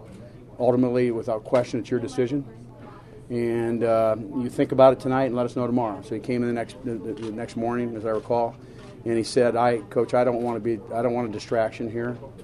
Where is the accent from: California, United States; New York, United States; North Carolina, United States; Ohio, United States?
Ohio, United States; Akron; I grew up in Akron, Ohio.